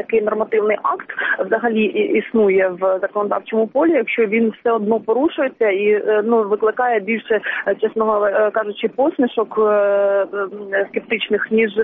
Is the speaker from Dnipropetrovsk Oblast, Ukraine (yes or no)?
yes; Dnipro, Dnipropetrovsk Oblast, Ukraine; я сама з Дніпропетровська